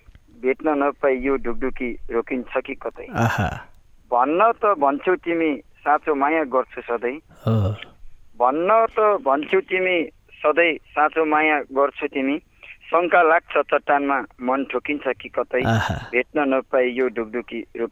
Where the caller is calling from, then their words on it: Mayatal, Karnali Province, Nepal; Chaukuni 5 मायातलबाट